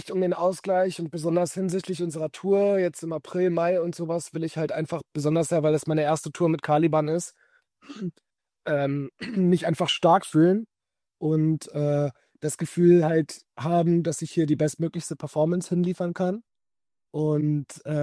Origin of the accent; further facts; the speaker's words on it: Berlin, Germany; Also, ich bin ein in Berlin aufgewachsener Sohn schottischer Eltern.